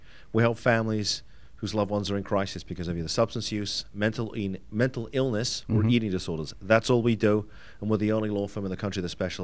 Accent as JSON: {"language": "English", "country": "United Kingdom", "tie": "born or raised there", "moved": "as an adult", "said": "I was. Came here just before my 21st birthday. So I tell people my accent is like my hair. It's there, but it's definitely going."}